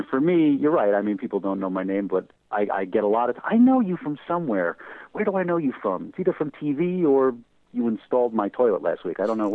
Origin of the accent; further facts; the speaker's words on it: New York City, New York, United States; This all started in New York. I grew up in New York, and after college, I came back to the city